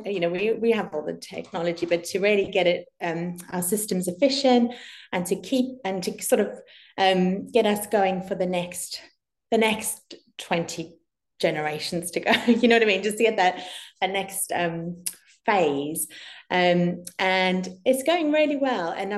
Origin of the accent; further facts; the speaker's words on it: South Africa; Growing up in South Africa, we have massive trees, really big trees, because there's lots of space there.